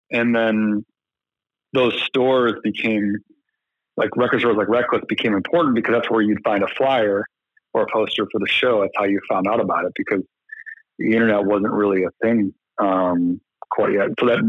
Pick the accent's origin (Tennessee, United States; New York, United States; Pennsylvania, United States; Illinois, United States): Illinois, United States; Arlington Heights; I'd say that Joe and I are from the Chicago area. He grew up in Downers Grove. I grew up in Arlington Heights